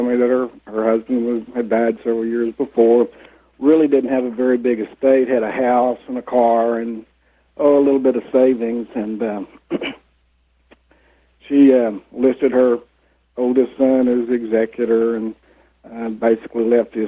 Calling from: Dallas, Texas, United States; And I'm calling from Dallas

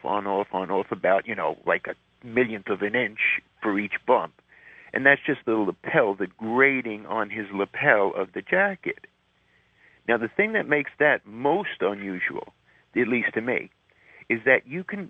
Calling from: Montreal, Quebec, Canada; Montreal.

